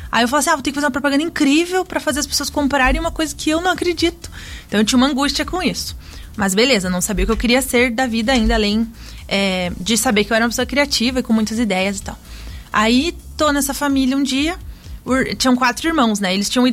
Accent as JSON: {"language": "Portuguese", "country": "Brazil", "said": "eu sou do Brasil. Fui morar numa cidade bem pequenininha, tinha 10 mil habitantes, assim."}